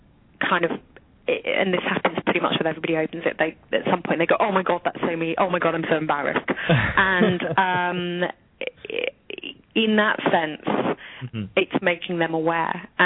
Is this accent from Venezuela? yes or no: no; England, United Kingdom; now in United States; the traditions and the beliefs that I have acquired as an English person, while examining and exploring the values and the beliefs and the traditions of Americans